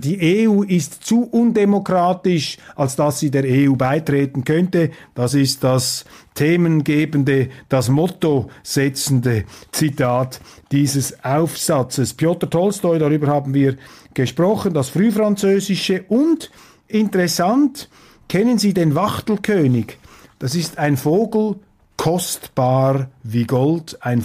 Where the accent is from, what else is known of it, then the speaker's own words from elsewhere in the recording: Switzerland; Dafür habe ich Verständnis als Schweizer.